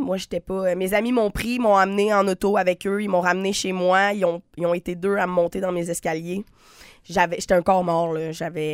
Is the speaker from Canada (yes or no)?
yes; Sainte-Catherine, Quebec, Canada; comme j'ai dit tantôt, je viens de Sainte-Catherine